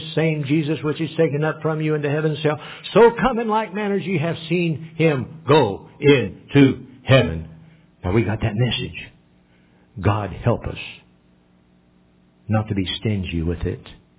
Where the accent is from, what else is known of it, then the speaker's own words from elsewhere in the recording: Indiana, United States; I said, "I'm American too." They went, you know, they just realized. I said, "Where are you from?" They said, "Kentucky." I said, "Kentucky?" I said, "I'm from Indiana. My parents, all my in-laws, from Kentucky."